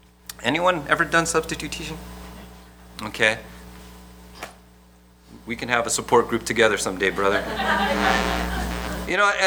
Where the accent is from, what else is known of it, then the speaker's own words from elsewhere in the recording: Vallejo, California, United States; I was a substitute teacher where I grew up in Vallejo